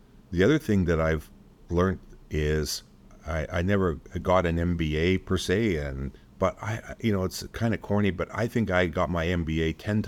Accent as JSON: {"language": "English", "town": "Newmarket", "region": "Ontario", "country": "Canada", "tie": "born or raised there", "said": "We grew up in Newmarket, and so my mom and dad were active members of the community."}